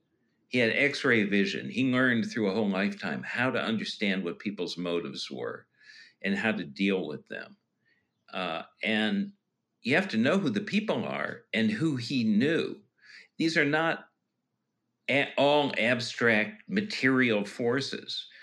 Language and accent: English; Chicago, Illinois, United States; also born or lived in Boston / New Orleans; in other cities, Boston, New Orleans, Pennsylvania, all places, Chicago. I grew up in Chicago.